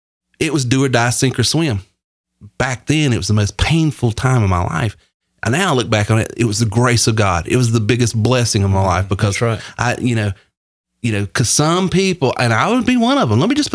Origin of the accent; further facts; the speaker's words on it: Northeast, United States; The business I'm in now, you know, is this goofy sounding redneck from South Carolina and I'm from the Northeast